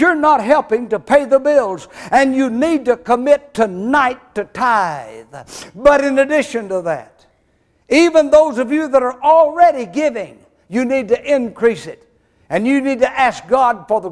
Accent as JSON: {"language": "English", "region": "Arkansas", "country": "United States", "tie": "born or raised there", "said": "When I was a boy growing up in South Arkansas, there was 8 of us boys."}